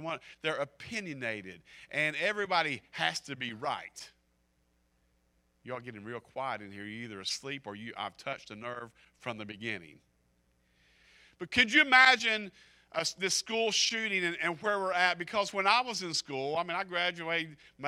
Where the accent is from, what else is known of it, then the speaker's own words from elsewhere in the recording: Kentucky, United States; I mean, I'm a redneck from Kentucky and can handle myself